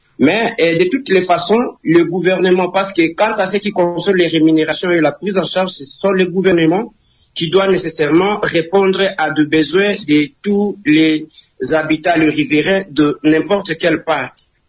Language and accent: French; DR Congo; de toutes les façons, on est Congolais